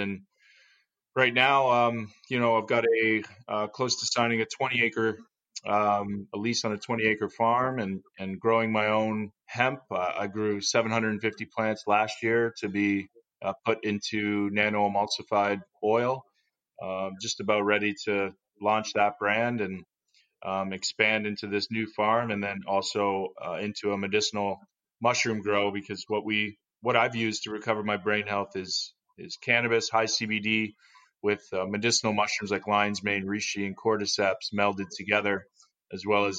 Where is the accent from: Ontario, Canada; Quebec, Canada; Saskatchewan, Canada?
Ontario, Canada; King City; I grew up in King City, Ontario, Canada.